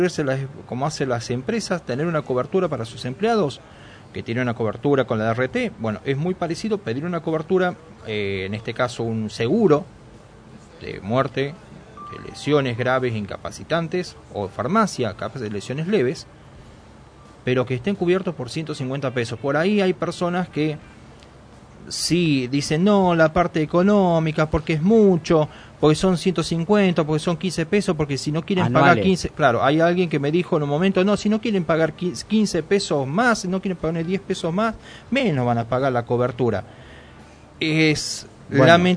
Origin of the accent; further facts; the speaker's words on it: Tucumán, Argentina; Yo, como ustedes saben, soy de Tucumán. En mi provincia, es obligatorio el tema de la cobertura médica